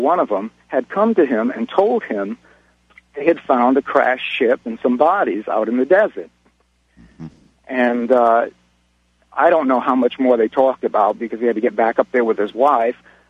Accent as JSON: {"language": "English", "region": "New England", "country": "United States", "said": "I'm from New England originally. I'm on an old ranch out here, and there's no phone lines or anything."}